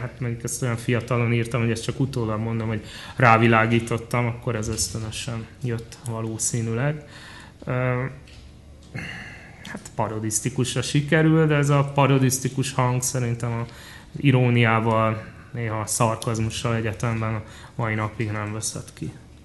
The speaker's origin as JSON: {"language": "Hungarian", "region": "Budapest", "country": "Hungary", "said": "Ugye budapesti vagyok, de miskolci kötődéseim irodalomban eltagadhatatlanok."}